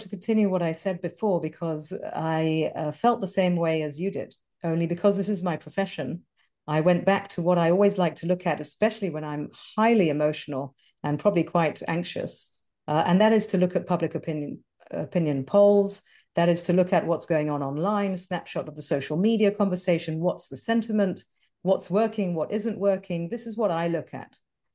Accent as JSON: {"language": "English", "region": "England", "country": "United Kingdom", "said": "I'm originally obviously from England."}